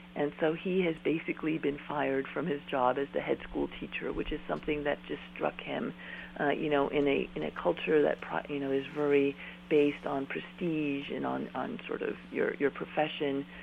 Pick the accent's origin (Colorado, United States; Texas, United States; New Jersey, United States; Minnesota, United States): Colorado, United States; with both my parents being German, and I grew up in Colorado, and there were always a lot of Germans